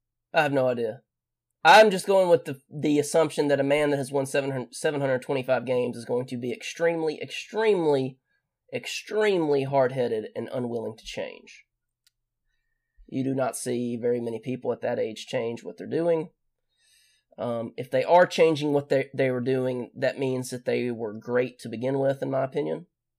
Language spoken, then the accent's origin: English; Athens, Alabama, United States; born there; I was born at Huntsville Hospital, I guess